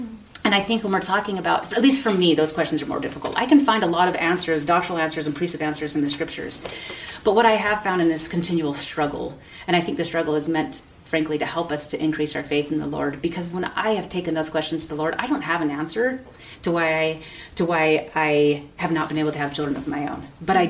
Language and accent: English; Oregon, United States; In my little area. I'm from Oregon. In my little area, we had a Catholic church here, and we had a Presbyterian church here, and we had the Mennonites.